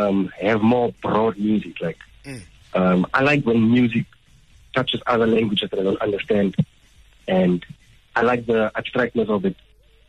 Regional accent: Namibia; Because I'm from Namibia. I'm born that side.

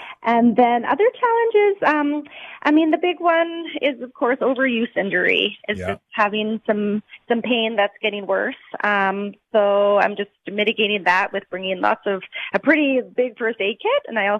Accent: Flin Flon, Manitoba, Canada; born there; and then I was born in Flin Flon in the Canadian Shield.

